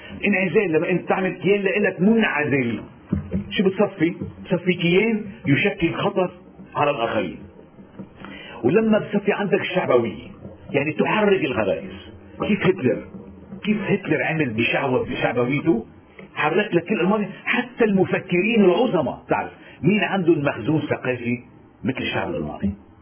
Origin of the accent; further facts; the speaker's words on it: Lebanon; نحن بلدنا مش بس في حرية، في فوضى، بس ما مش وعيد في بلدنا لبنان.